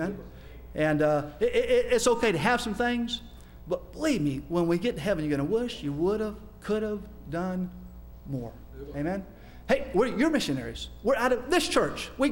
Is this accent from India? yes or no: no; United States; And I'm American, and my Spanish is not perfect.